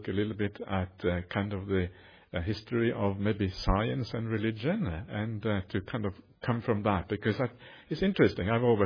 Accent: Norway; now in Australia; I'm actually an Aussie citizen now as well, so I'm kind of I call myself Auswegian, half Aussie, half Norwegian.

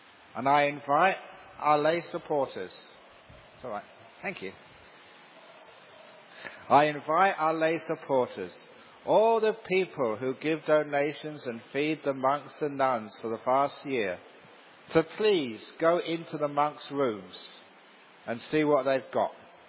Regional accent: England, United Kingdom; When I was growing up in England, being a Buddhist, remember this was in the 60s and 70s

